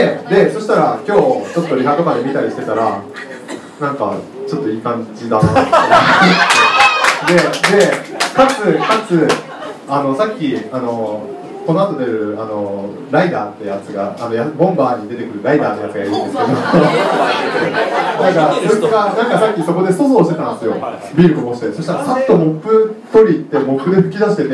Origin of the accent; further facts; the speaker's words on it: Niigata, Japan; 32歳でございます。